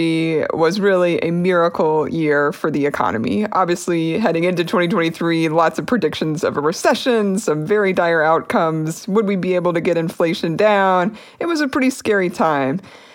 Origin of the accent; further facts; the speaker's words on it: Harrisburg, Pennsylvania, United States; my hometown in the Harrisburg, Pennsylvania area